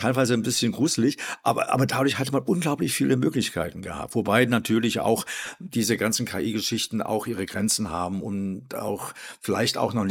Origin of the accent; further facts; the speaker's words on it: Schwerin, Mecklenburg-Vorpommern, Germany; also born or lived in Ballroda; geboren bin ich 1957 bei Torgau in Ballroda, einem kleinen Dorf an der Elbe. Bin dann durch verschiedene Umzüge, mein Vater war bei der Armee und bei der Polizei, da ist er viel versetzt worden, irgendwann in Schwerin gelandet, da aufgewachsen.